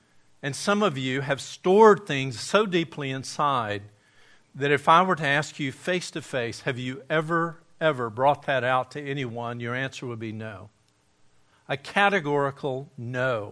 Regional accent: Gadsden, Alabama, United States; on top of a mountain outside of my hometown of Gadsden, Alabama

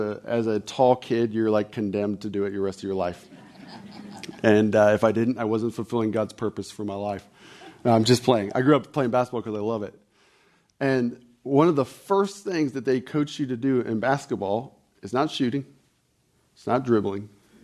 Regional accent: United States; Lord, I confess as an American, there's so much fear for my country. Lord, I love this country.

